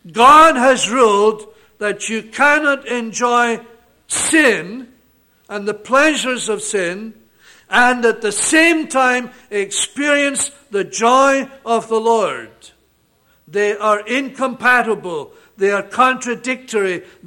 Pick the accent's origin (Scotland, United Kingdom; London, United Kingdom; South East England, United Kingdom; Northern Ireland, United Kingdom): Scotland, United Kingdom; And I come from Scotland